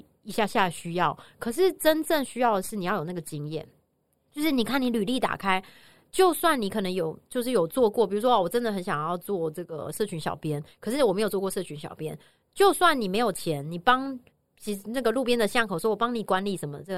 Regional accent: Taiwan; 特别是我们都是台湾人嘛

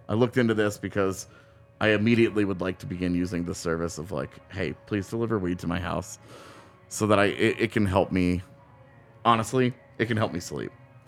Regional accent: Texas, United States; I grew up in Texas, guys. Like, come on. There's a stigma there.

